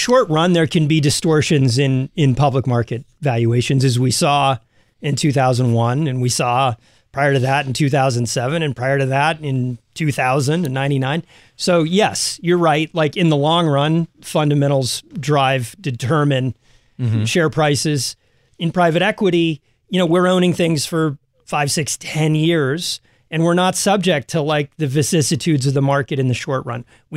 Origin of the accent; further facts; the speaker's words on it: Sacramento, California, United States; I grew up in Sacramento, California. My dad was a bodybuilder and owned three gyms in Sacramento.